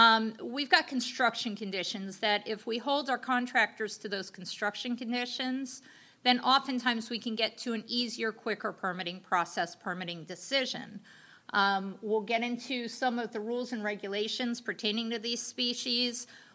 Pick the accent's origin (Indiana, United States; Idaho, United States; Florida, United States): Florida, United States; I'm from South Florida, and a lot of the project examples I have in here are South Florida and the Caribbean.